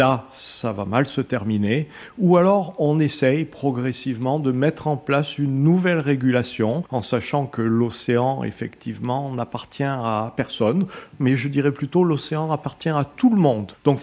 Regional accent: Monaco; Je suis originaire de Monaco et la mer Méditerranée était ma mère patrie en quelque sorte

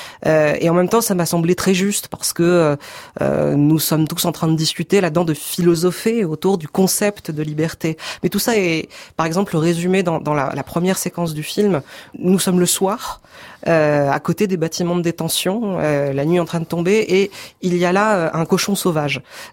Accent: Grand Est, France; je viens de province, je viens des Ardennes, dans un petit lycée, le lycée Vauban. Suite à quoi, j'ai fait une petite prépa de province aussi à Reims

